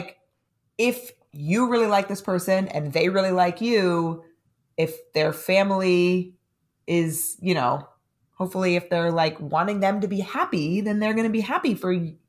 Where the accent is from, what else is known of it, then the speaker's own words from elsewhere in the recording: San Diego, California, United States; now in New York City, United States; Or like in my case, if I'm living in New York City and I'm from San Diego